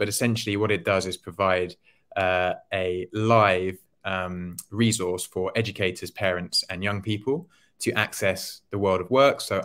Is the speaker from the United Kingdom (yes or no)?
yes; Portsmouth, South East England, United Kingdom; I'm originally from Portsmouth and went back from university to live with my parents and wanted to quickly get out and spread my wings.